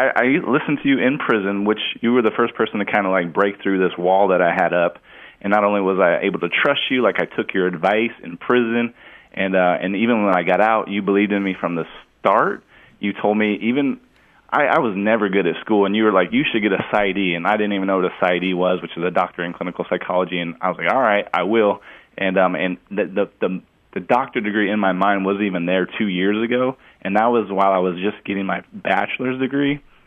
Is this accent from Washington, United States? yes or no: yes; Tacoma, Washington, United States; I grew up in Tacoma, Washington